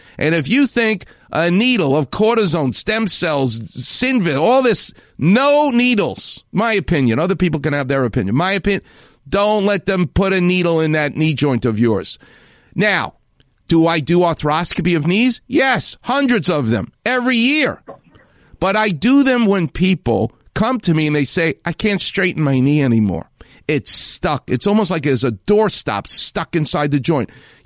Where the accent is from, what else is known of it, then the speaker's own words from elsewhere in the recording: New York, United States; I'm from New York. We hate things.